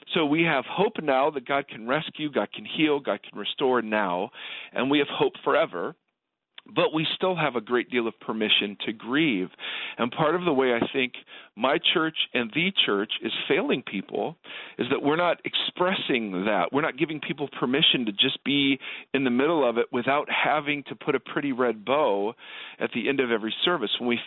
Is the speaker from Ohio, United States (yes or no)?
yes; Ohio, United States; I grew up in Ohio. We had this place called Olin Mills